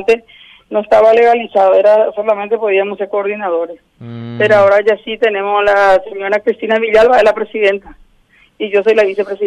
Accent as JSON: {"language": "Spanish", "town": "San Pedro del Paraná", "region": "Itapúa", "country": "Paraguay", "tie": "born or raised there", "said": "se hizo en mi pueblo San Pedro del Paraná."}